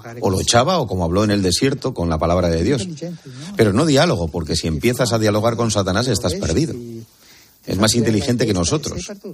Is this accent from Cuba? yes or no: no; Bilbao, Basque Country, Spain; born or raised there